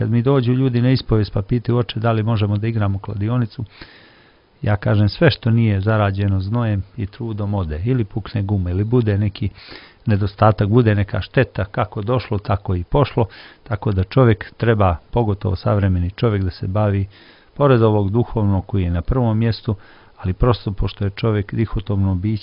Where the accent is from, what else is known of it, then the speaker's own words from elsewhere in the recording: Podgorica, Montenegro; kod nas u Podgorici, a ima i Orlov krš na Cetinju